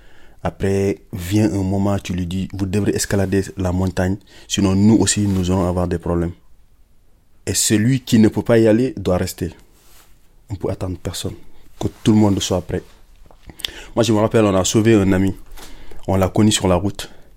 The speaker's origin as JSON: {"language": "French", "country": "Senegal", "moved": "as an adult", "lives_now": "Paris, France", "said": "Moi, je viens du Sénégal, j'ai 32 ans, je suis à Paris depuis 4 ans, je suis né dans une famille modeste."}